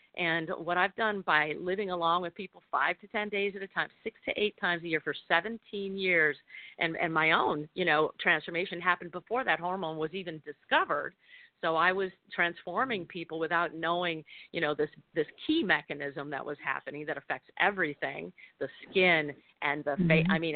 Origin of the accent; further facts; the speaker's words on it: Michigan, United States; this woman who used to eat plastic food I grew up with in Michigan